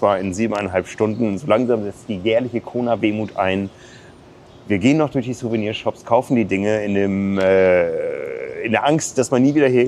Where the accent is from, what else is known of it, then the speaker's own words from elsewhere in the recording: Wissingen, Lower Saxony, Germany; Das ist der Mann, der Triathlon im Landkreis Osnabrück groß gemacht hat damals, wo ich groß geworden bin.